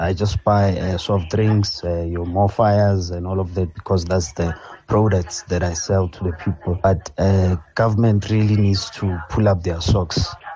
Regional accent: South Africa; I'm a vendor myself. I'm a South African

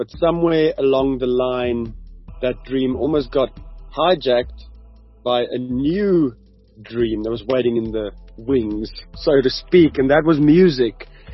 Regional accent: Gauteng, South Africa; I grew up in the Moot. I went to a small-ish Afrikaans high school, primary school called Tuishersdal.

